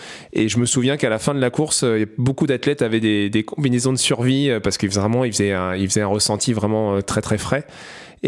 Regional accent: France; en tant que Français, représenter mon pays

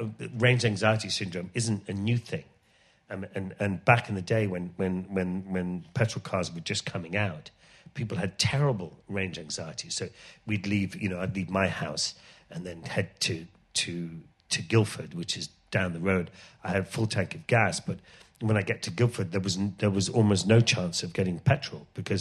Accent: Ireland; because I grew up in Ireland, and that's where I kind of sort of first rode my motorbikes

